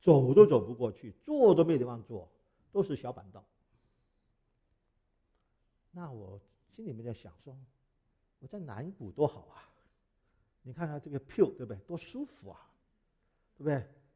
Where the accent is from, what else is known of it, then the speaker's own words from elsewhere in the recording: Hong Kong; 那大家都知道我是香港来的，是南方人